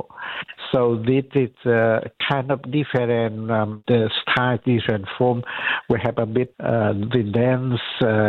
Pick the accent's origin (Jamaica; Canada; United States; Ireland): Canada; English is a second language; So we are both Canadian.